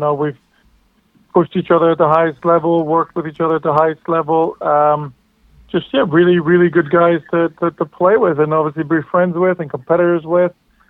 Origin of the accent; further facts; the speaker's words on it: Canada; now in England, United Kingdom; I moved from Canada to England, and, you know, I move across the world